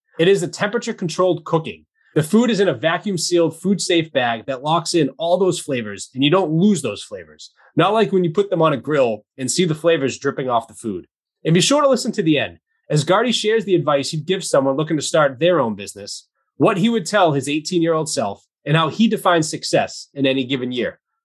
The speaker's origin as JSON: {"language": "English", "town": "Stoughton", "region": "Massachusetts", "country": "United States", "tie": "born or raised there", "also_born_or_lived": "Easton", "said": "So I grew up in Stoughton. So you went to Brockton. Like, I grew up in Stoughton. I lived in Easton for 12 years."}